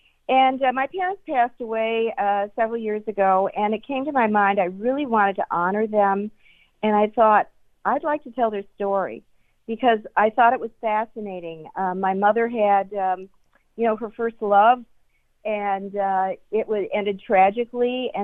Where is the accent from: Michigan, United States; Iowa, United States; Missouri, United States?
Michigan, United States; Detroit; And even though I grew up in Detroit, we would travel every summer back to the Finger Lakes region in upstate New York, to a little town called Auburn on Owasco Lake